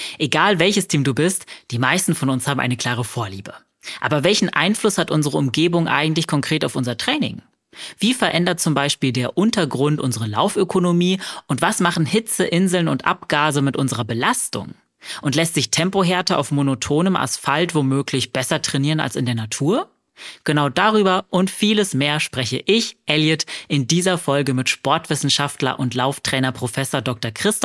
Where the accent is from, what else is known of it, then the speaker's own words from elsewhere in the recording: Berlin, Germany; also born or lived in Brandenburg / Bavaria; ich bin ja Berliner. Das heißt, ich trainiere in der Stadt und im urbanen Umfeld. Ich habe tatsächlich aber in meinem Leben auch schon mal in anderen Teilen Deutschlands gelebt, also darunter in Vororten von Brandenburg und von Bayern